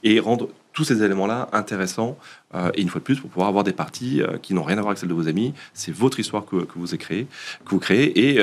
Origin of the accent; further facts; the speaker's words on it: France; nous, en tant que Français